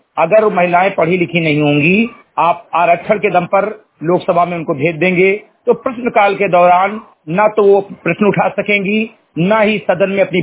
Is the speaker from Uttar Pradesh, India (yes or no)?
yes; Uttar Pradesh, India; ग्राम सभा समिति कटाई विकासखंड मेंदुआ जनपद बहराइच का मूल निवासी हूं